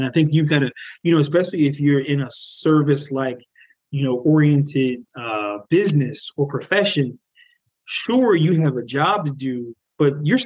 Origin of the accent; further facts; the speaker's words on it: Philadelphia, Pennsylvania, United States; I was 21 years old. And I grew up in West Philadelphia.